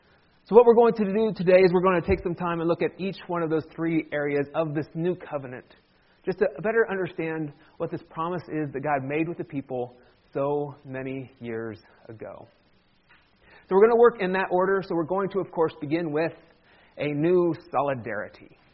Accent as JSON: {"language": "English", "region": "Ohio", "country": "United States", "said": "Even to this day, when I tell people that I'm from Ohio, they have a special nickname for me. They call me a Yankee."}